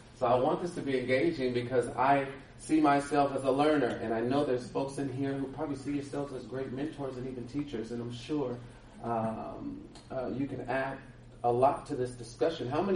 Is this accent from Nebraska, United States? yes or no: no; University Place, Washington, United States; Okay. I am from University Place, Washington, which is basically in Tacoma, Washington, on the elbow of Seattle, Washington. Beautiful place on West Tacoma.